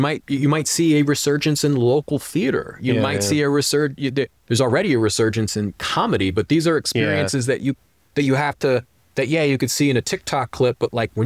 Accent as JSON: {"language": "English", "region": "New York", "country": "United States", "tie": "born or raised there", "said": "I'm born and raised in New York. I love New York."}